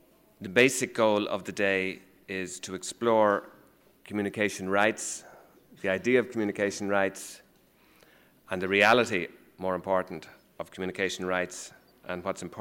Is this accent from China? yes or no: no; Dublin, Leinster, Ireland; I come from Dublin in Ireland.